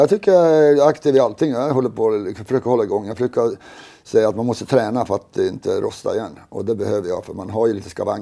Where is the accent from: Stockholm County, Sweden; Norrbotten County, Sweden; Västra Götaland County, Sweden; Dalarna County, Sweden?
Norrbotten County, Sweden; Kiruna; Jag är född i Kiruna. Så man var mycket ute i naturen och fiska och jaga och också ända från barnsdomen liksom.